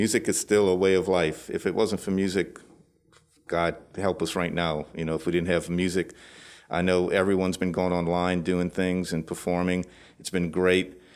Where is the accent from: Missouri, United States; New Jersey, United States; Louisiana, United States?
Louisiana, United States; Born and raised in the same area as Joe Tullis